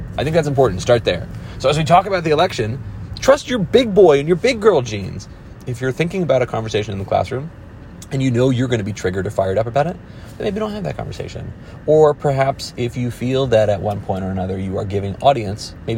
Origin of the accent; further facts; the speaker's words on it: New Jersey, United States; I got big shoulders and a big mouth, and I'm from New Jersey, so let's go ahead and throw hands, man.